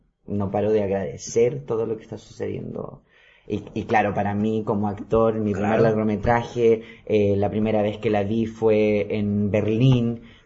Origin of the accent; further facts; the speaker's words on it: Chile; now in Mallorca, Spain; Hace un año y medio estoy en Mallorca y bueno, de Chile ya he salido hace un año y medio.